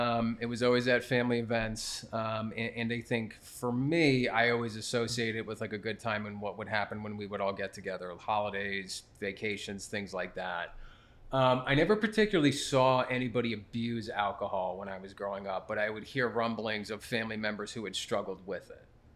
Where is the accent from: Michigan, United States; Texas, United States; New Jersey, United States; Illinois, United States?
New Jersey, United States; So I'm Irish and Italian, which is just like the New Jersey combo. You know, that's just what it is. Most people where I grew up are the same thing.